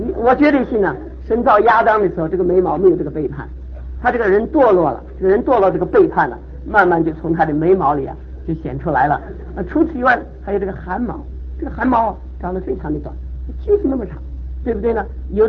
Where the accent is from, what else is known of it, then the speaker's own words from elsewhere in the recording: China; 身为中国人呢、啊，弯曲的特别厉害呀